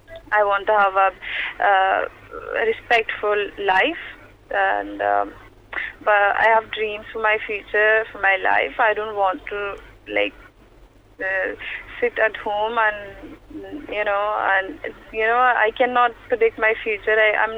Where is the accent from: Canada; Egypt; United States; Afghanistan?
Afghanistan; Faryab; I'm 19. I'm from Faryab province of Afghanistan.